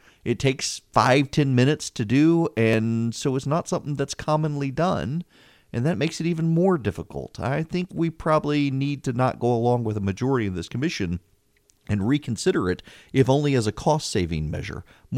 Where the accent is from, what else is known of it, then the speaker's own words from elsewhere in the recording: Louisiana, United States; I'm from Louisiana. I know about ballot stuffing and the like.